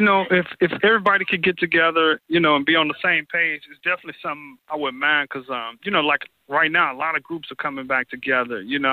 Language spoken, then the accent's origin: English; St. Louis, Missouri, United States; also born or lived in Los Angeles / New York; now in Atlanta, United States; I lived in L.A., then I moved to New York. Now I'm in Atlanta and I'm from St. Louis.